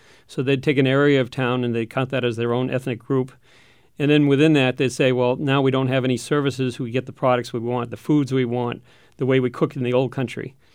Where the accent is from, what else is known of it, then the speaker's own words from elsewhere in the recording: Laconia, New Hampshire, United States; Well, before that, I grew up in Laconia.